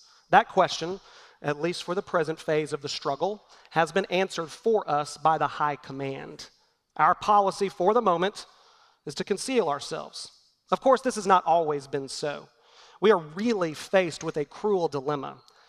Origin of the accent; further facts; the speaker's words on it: Oklahoma, United States; What about all of the casinos in my home state of Oklahoma that I cringe when I drive by them on I-35